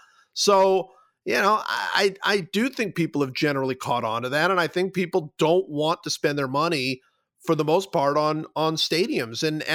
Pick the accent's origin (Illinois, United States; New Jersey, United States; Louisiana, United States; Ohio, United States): Ohio, United States; Cleveland; I grew up in Cleveland. Of course, the Browns made that same threat and did leave and go to Baltimore.